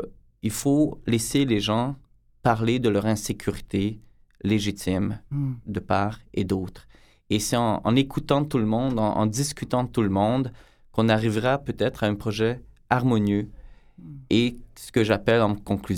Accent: Quebec, Canada; also born or lived in Hungary; je suis un Québécois qui a des origines hongroises et je suis fortement marqué par mon éducation familiale et j'ai quand même fait une bonne partie de mon école primaire là-bas.

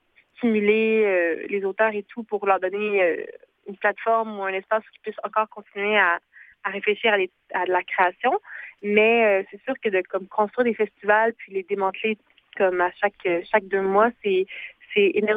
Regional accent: Quebec, Canada; Moi, je viens des Laurentides.

